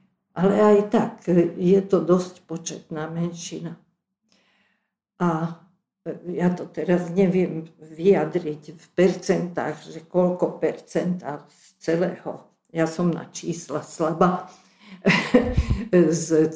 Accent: Košice, Košice Region, Slovakia; born there; Ja som hrdá na to, že som sa narodila v Košiciach.

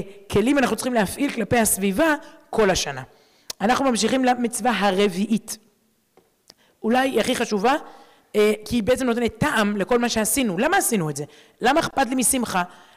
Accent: Jerusalem, Jerusalem District, Israel; אני סטודנטית מירושלים

